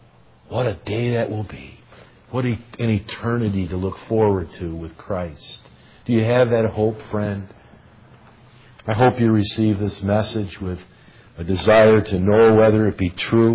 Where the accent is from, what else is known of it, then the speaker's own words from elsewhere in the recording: United States; I'm saying this because I'm an American. I'm living in the United States of America.